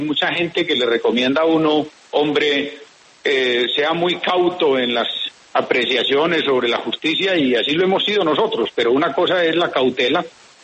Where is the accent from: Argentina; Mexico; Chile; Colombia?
Colombia; porque como colombiano, como ciudadano, como gobernador tengo que hacerlo